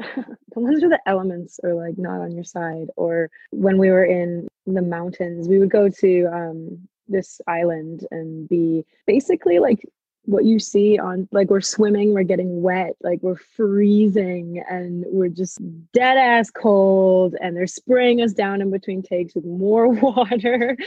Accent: United States; I had no idea, because I'm American, right?

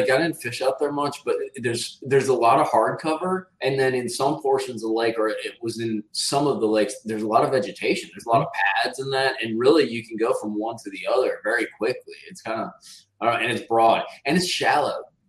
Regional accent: Wisconsin, United States; Southern Wisconsin, just north of Milwaukee.

